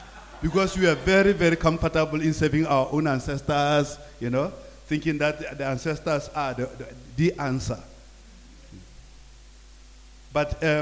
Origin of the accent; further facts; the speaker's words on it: South Africa; I was called a traitor in my home country, South Africa.